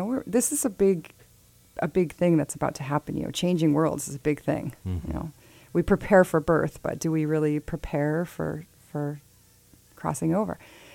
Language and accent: English; Barkhamsted, Connecticut, United States; growing up in Barkhamsted, we had the music of nature around us.